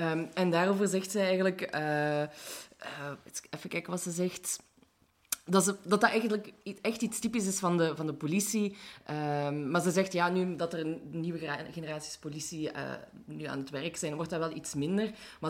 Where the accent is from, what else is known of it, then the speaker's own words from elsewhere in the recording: Limburg, Netherlands; Ik hoorde wel dat ik uit Limburg kom, maar ik heb niet echt zo'n dialect meegekregen.